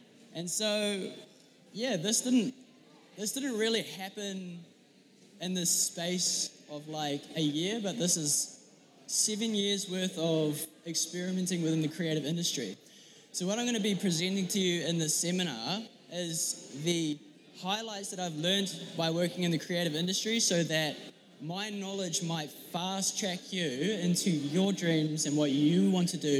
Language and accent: English; Auckland, New Zealand; also born or lived in United States; I am American-born, and I grew up in the eastern suburbs of Auckland. I identify as Kiwi, but I've been privileged to have quite a few American clients